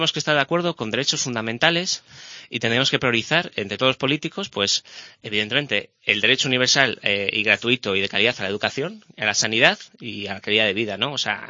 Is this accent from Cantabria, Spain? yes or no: yes; Santander, Cantabria, Spain; Mi madre es menorquina y mi padre es de León y yo nací en Santander. Y bueno, pues aquí me he criado, estudié aquí.